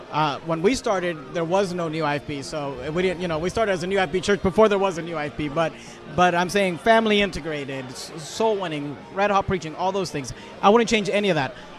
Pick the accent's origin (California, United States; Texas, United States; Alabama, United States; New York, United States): California, United States; Sacramento; I'm from Sacramento, California.